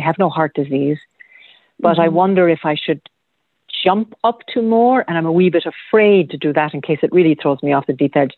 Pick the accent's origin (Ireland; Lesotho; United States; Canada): Ireland; moved away; I'm from Ireland and apparently women over the 60, which I am, in that part of the world often will develop the pernicious anemia